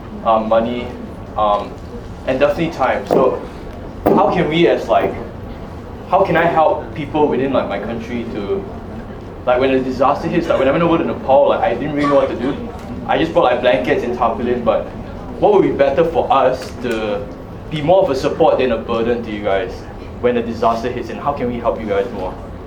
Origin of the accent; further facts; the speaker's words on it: Singapore; I'm from Singapore.